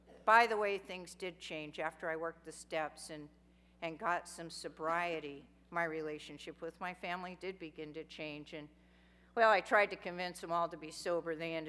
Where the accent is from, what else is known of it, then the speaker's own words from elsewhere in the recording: Chico, California, United States; I grew up in Chico, California. I grew up in a family that drank a lot.